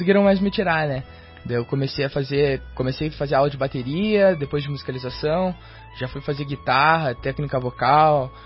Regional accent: São José dos Pinhais, Paraná, Brazil; born there; now in Curitiba, Brazil; Nasci lá, agora tô morando em Curitiba, mas...

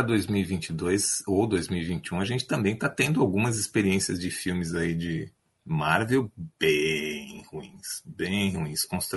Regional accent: São Paulo, Brazil; Eu sou de São Paulo.

